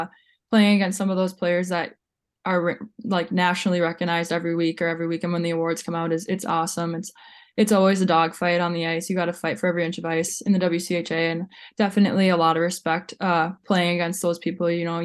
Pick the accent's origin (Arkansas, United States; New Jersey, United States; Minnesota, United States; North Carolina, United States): Minnesota, United States; But yeah, growing up in Minnesota, I am so grateful I was born here and got to play hockey in the state of hockey.